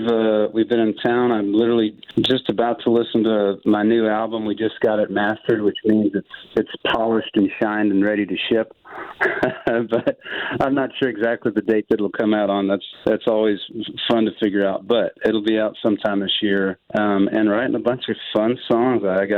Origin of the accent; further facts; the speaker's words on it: Texas, United States; We, growing up in Central Texas, you could buy a little house for really cheap